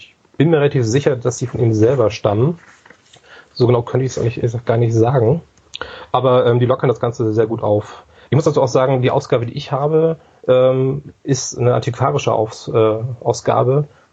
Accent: Hamburg, Germany; Ich komme aus Hamburg, bin hier geboren, hier aufgewachsen und habe einen Großteil meines Lebens hier verbracht. Und ich bin 42 Jahre alt im Moment.

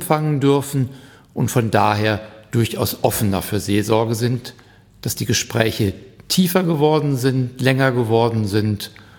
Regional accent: Hagen, North Rhine-Westphalia, Germany; Ja, Hagener.

